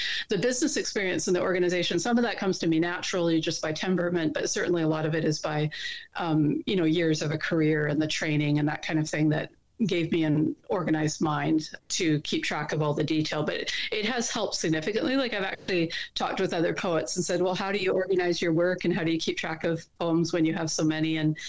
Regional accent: Canada; I'm a Canadian

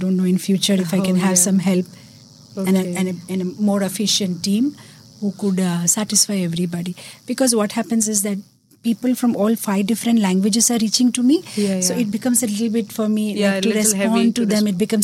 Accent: Mumbai, Maharashtra, India; first language Gujarati; English is a second language; Gujarati is my mother tongue because I'm a Gujarati from Bombay. And from my husband, I learned Bengali. So that way I speak English, Hindi, Telugu, Gujarati and Bengali.

